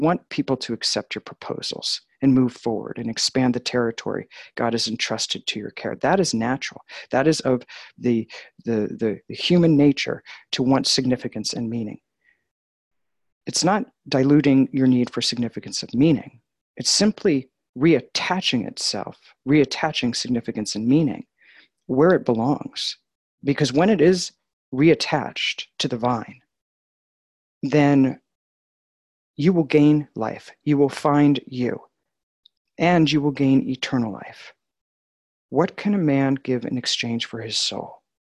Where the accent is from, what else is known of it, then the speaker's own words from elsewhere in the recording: New York, United States; now in Colorado, United States; because I was a new Christian when I came from Long Island out to Colorado